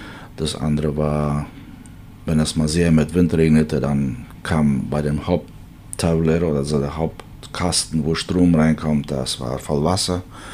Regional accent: Canada; Als Kanadier brauchten wir damals da nicht eine große Summe zahlen

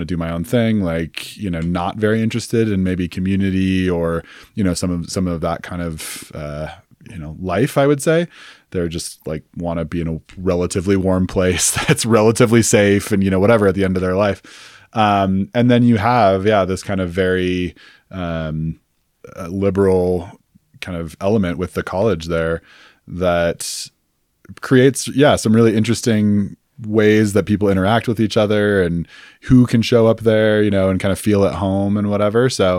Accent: Boulder, Colorado, United States; When people who were growing up in Boulder in the 70s, right? Like, or 80s, you know, were experiencing. And so it was changing. But I think about it from the perspective of, I certainly appreciate growing up in a place where there was one high school.

